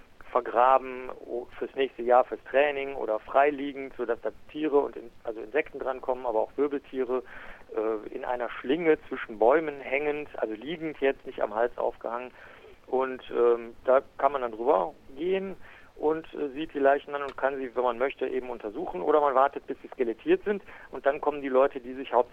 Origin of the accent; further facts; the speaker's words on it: Cologne, North Rhine-Westphalia, Germany; als Kölner etwas Großstädter